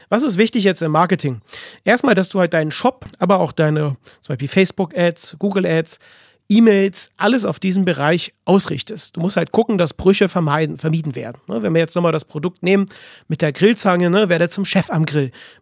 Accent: Cologne, North Rhine-Westphalia, Germany; Bei uns in Köln sagen wir immer, jeder Jeck ist anders.

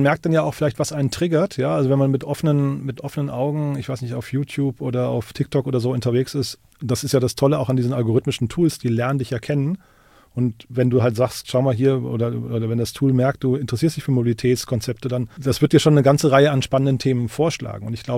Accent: Hesse, Germany; das Rhein-Main-Gebiet, wo ich herkomme

